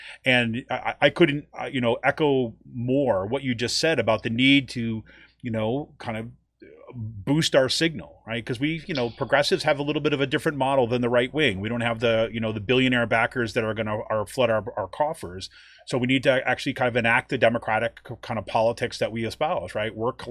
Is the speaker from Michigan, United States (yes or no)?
no; Utica, New York, United States; now in Pennsylvania, United States; I'm not from Pennsylvania, right? I'm from kind of central New York. I'm from Utica, New York.